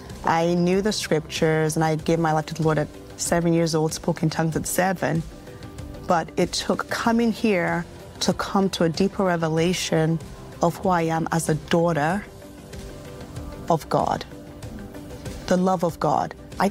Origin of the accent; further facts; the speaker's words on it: Brooklyn, New York, United States; I'm also from Brooklyn, New York.